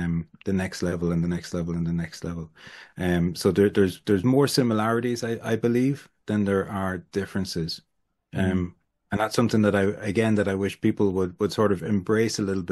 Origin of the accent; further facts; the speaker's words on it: Ireland; Particularly being Irish, back then, we have probably as a country got the least right, to be nationalistic or to be, Ireland first